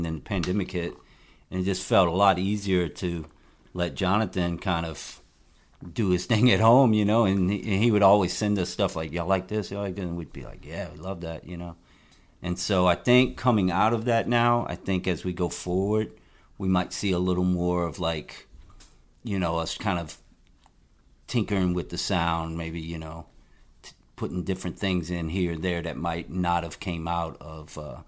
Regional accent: New Orleans, Louisiana, United States; I sure am. Yeah. I'm from New Orleans.

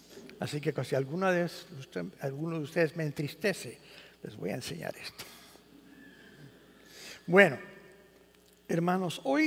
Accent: Denver, Colorado, United States; Spanish is a second language; yo crecí en Denver, Colorado, y yo crecí entre americanos. Por eso, de vez en cuando, yo les pido perdón por mi español

